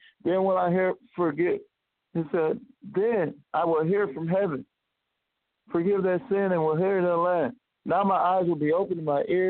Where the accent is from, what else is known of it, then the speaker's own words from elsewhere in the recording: Milwaukee, Wisconsin, United States; Right now I'm in Milwaukee, Wisconsin, my hometown.